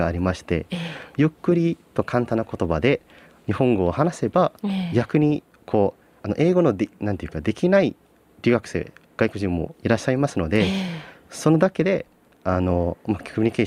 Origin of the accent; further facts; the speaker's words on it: West Java, Indonesia; Japanese is a second language; 最近でいうとインドネシアの西ジャワのチアンジュルというところ、自分の地元からちょっと近いところなんですけれども